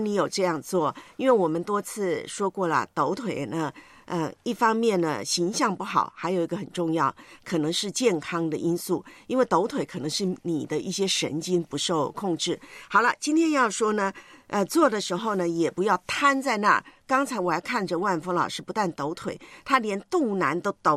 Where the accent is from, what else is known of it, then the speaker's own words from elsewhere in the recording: Taiwan; 连台湾呢，我的老家呢，都要发台风警报。